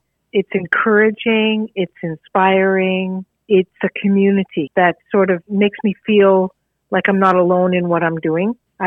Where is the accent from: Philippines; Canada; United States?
Canada; Dorval, Quebec; I was born and raised in Dorval, Quebec